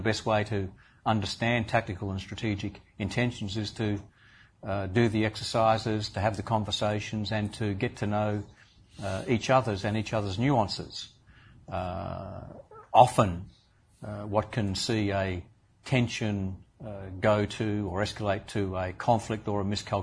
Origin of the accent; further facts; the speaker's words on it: Australia; I'm an Australian minister travelling, so I make myself available to Australian journalists both here and in Australia.